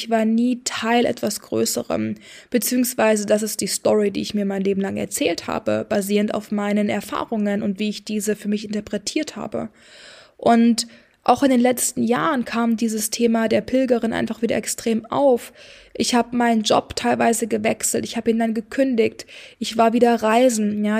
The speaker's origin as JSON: {"language": "German", "country": "Singapore", "tie": "born or raised there", "also_born_or_lived": "Spain", "said": "weil ich mit meiner Familie so oft umgezogen bin. Ich bin teilweise in Singapur, in Spanien aufgewachsen."}